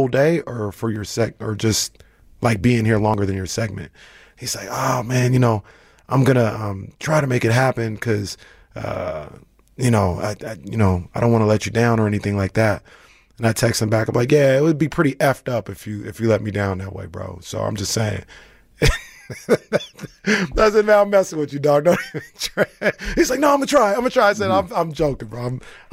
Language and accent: English; Sacramento, California, United States; But I'm also from Sacramento, and this is one of the coolest things that's ever happened to this city.